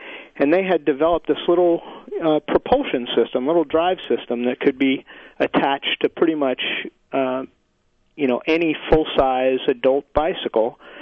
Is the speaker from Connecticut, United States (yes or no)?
no; Philadelphia, Pennsylvania, United States; moved away as an adult; I grew up in Philadelphia riding and racing bicycles, using a bike as my primary form of transportation, and started working in the bike shop in the early 70s.